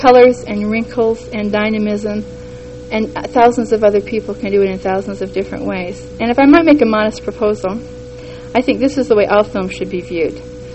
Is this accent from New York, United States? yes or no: no; Cedar City, Utah, United States; maybe it's just because I grew up in Cedar City and we're 10 years behind and we had the 50s and the 60s.